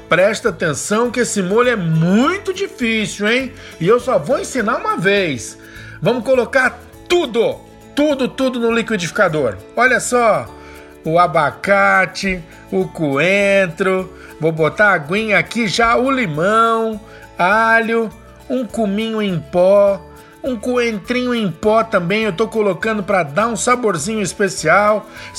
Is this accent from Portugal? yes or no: no; São Paulo, Brazil; eu sou paulistano